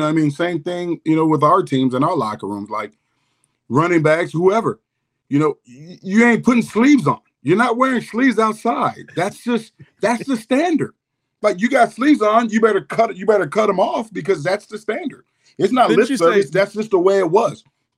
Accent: Florida, United States; Trust me, I'm from Florida, man.

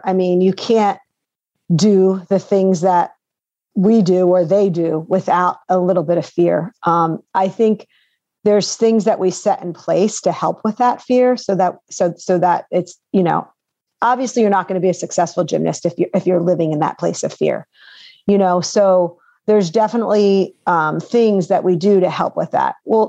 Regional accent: New Jersey, United States; now in Delaware, United States; I actually grew up in New Jersey. I live in Delaware now, but I grew up in New Jersey.

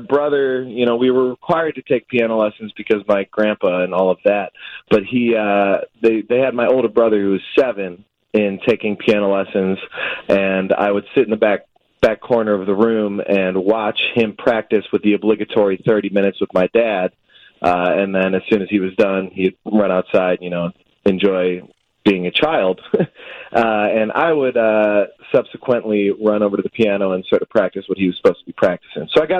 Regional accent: Naperville, Illinois, United States; I grew up in Naperville, yeah.

